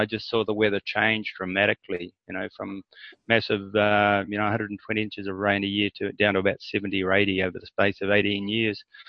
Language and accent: English; New Zealand; also born or lived in Australia; now in Thailand; Yeah, I grew up in New Zealand basically and spent 10 years in Australia, and then I've been in Thailand for 4 years now.